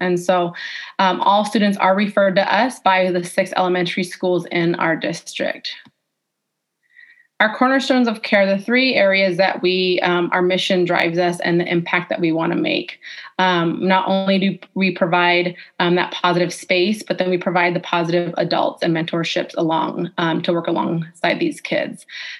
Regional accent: Mount Vernon, United States; I grew up in Mount Vernon, attended schools here

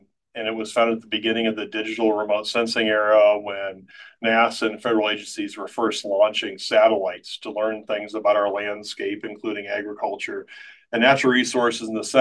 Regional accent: Falls City, Nebraska, United States; I'm also a native Nebraskan, so I'm originally from Falls City, Nebraska.

